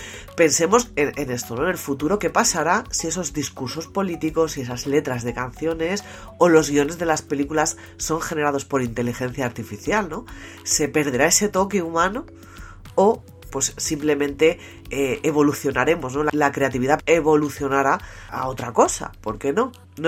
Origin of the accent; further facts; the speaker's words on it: Spain; Recibió un premio en mi país, en España